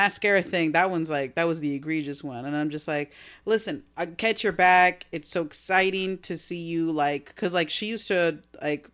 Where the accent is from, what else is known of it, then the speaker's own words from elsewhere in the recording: New Jersey, United States; I think, you know, we're from Jersey, and like, you will watch the Jersey Shore, Real Housewives, and be like, are there people that actually talk like that?